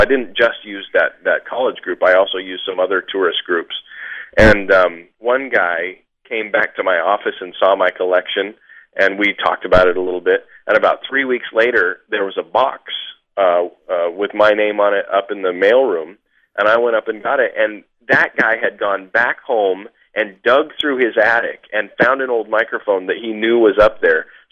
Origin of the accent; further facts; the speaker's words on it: Boise, Idaho, United States; I'm from Idaho. I grew up in the Boise, Idaho area, and I was feeling pretty homesick.